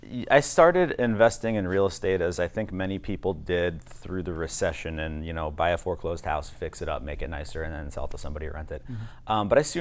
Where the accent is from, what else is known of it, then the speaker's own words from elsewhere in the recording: Wyandotte, Michigan, United States; I went to elementary school, and we're gonna end up probably talking about this a little bit more later, but at McKinley Elementary in Taft, and then I graduated high school from Roosevelt.